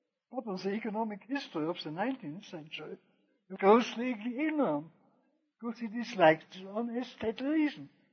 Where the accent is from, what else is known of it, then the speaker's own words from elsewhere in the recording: Vienna, Austria; I was born in Vienna, but my father earned his living as a medical officer of health, doctor.